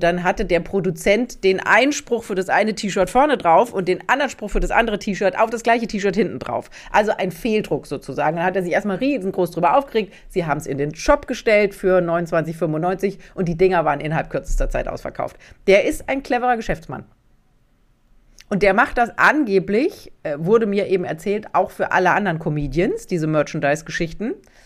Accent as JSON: {"language": "German", "region": "Southern Germany", "country": "Germany", "said": "Bei uns in Süddeutschland, wo meine Eltern noch leben, da isst man ja Nierle, also Nieren."}